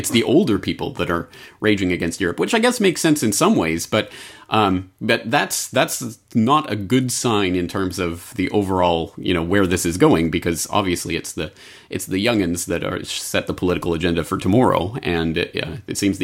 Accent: Canada; That's one of the things that I guess is good about being Canadian.

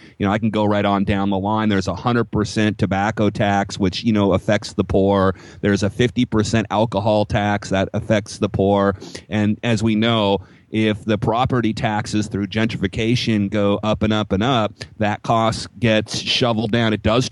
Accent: Seattle, Washington, United States; And here we are in Seattle, in my hometown

